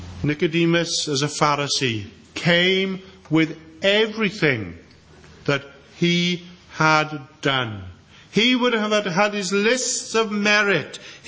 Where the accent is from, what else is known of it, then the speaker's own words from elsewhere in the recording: Wales, United Kingdom; but we will not be saved because we are Welsh evangelicals.